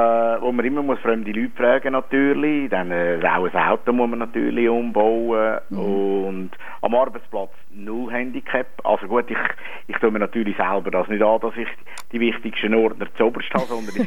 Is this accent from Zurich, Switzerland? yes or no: yes; Hirzel, Zurich, Switzerland; Und im Hirnzlaben, wo ich aufgewachsen bin, habe ich dann eigentlich auch nicht viel gemerkt von dem Kleinwuchs.